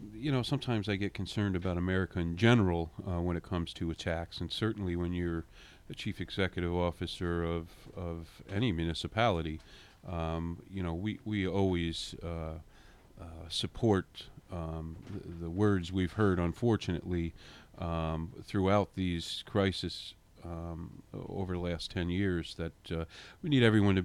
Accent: United States; I'm not a politician, I'm a public servant, and I'm an American

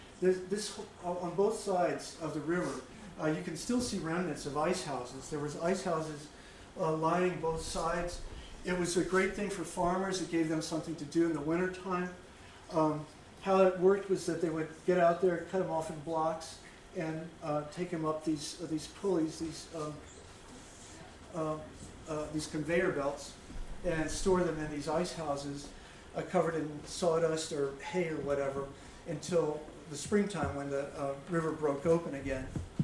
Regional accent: Kentucky, United States; When I was growing up in Kentucky, I remember singing about

